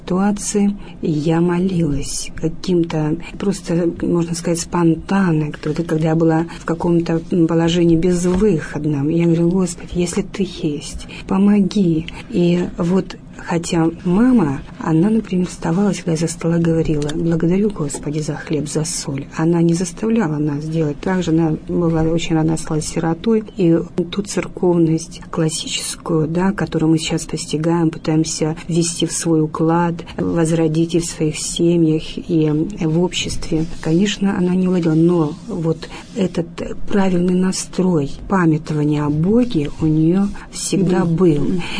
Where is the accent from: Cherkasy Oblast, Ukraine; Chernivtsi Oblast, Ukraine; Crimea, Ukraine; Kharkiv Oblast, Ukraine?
Crimea, Ukraine; когда узнал, что я из Крыма